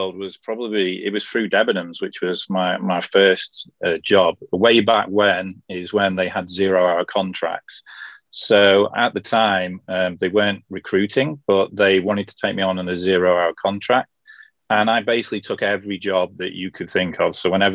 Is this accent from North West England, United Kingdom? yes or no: yes; Southport, North West England, United Kingdom; So I remember way back when working in Southport, which was my hometown at the time.